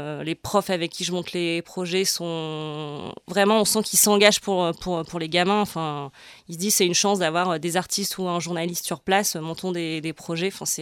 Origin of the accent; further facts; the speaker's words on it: Arras, Hauts-de-France, France; parce que j'ai grandi à Arras, j'ai fait toutes mes études à Lille.